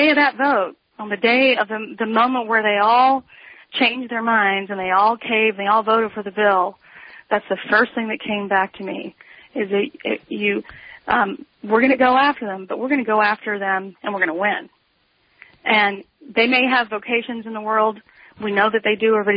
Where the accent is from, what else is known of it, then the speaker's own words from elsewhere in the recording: the South, United States; I mean, I'm from the South, and I don't really love conflict. I mean, I know at least my model of being from the South.